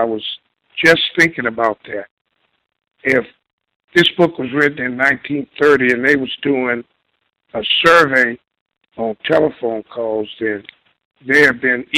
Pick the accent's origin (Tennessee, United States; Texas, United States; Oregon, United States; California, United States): Texas, United States; But, you know, I'm from Texas, and down there, they take a different view on things.